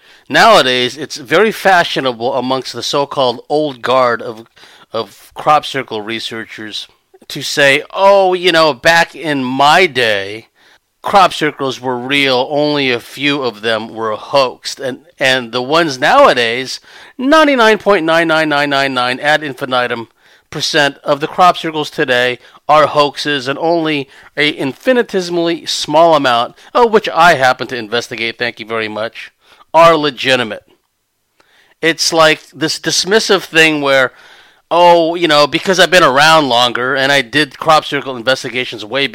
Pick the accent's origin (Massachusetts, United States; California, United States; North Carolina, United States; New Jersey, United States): California, United States; MyLabs, I'm from California mostly, so we have the long vowel sound, MyLabs.